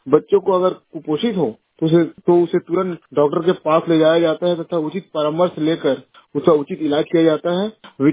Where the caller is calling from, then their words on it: Charauda, Chhattisgarh, India; मैं ग्राम चरौदा से बोल रहा हूँ।